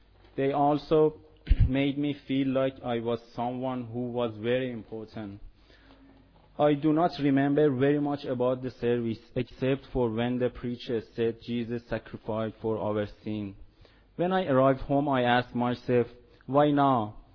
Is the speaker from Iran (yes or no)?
yes; Iran; English is a second language; moved away; I'm from Iran.